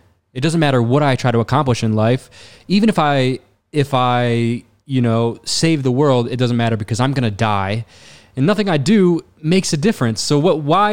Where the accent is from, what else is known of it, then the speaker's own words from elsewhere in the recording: Detroit, Michigan, United States; When I was growing up in Detroit, I was raised Christian